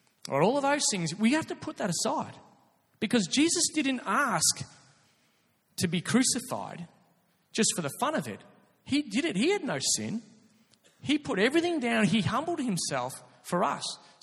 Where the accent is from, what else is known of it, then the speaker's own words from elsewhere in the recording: Scotland, United Kingdom; being a Scotsman